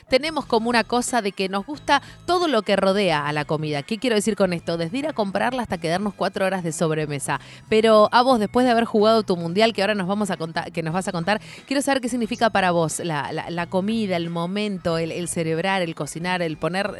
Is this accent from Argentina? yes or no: yes; Argentina